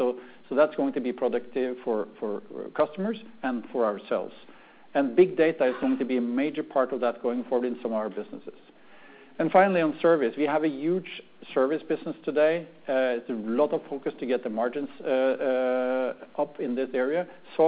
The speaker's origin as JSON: {"language": "English", "country": "Norway", "said": "my accent, I'm Norwegian. I run this business from Norway"}